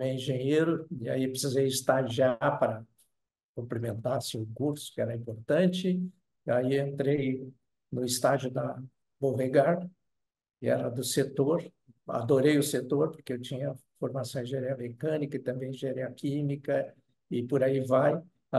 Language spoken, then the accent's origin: Portuguese; Porto Alegre, Rio Grande do Sul, Brazil; Isso, sou gaúcho, fui para lá, sou de Porto Alegre.